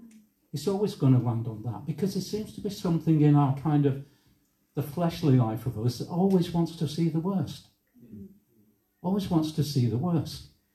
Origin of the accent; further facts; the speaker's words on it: Manchester, North West England, United Kingdom; And I remember, you know, growing up in Manchester after the war.